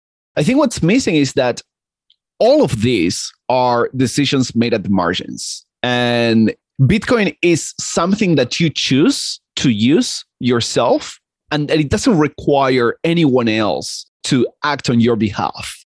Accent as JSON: {"language": "English", "country": "Argentina", "tie": "born or raised there", "said": "I'm Argentinian and I grew up in Argentina"}